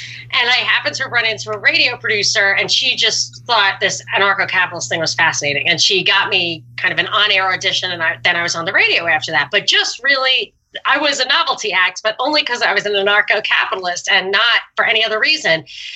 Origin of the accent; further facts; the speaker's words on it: New York, United States; I'm from New York and I knew people who died on 9/11